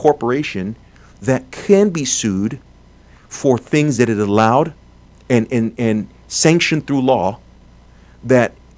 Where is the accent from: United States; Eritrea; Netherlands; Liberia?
Liberia; I'm from Liberia and I'm half Lebanese.